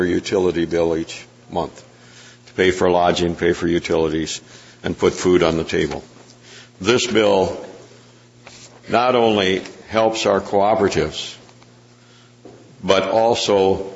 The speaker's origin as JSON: {"language": "English", "country": "United States", "tie": "born or raised there", "said": "I was born and raised in Turner County on a farm that did not have electricity until in the 1950s when we got electricity."}